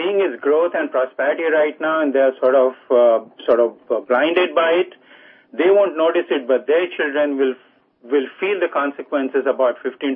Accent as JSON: {"language": "English", "country": "India", "lives_now": "United States", "said": "I'm from India originally."}